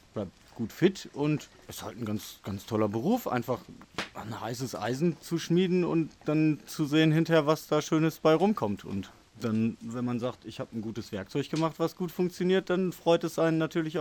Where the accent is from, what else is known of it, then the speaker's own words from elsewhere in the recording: North Rhine-Westphalia, Germany; ich komme aus dem Ruhrgebiet hierher.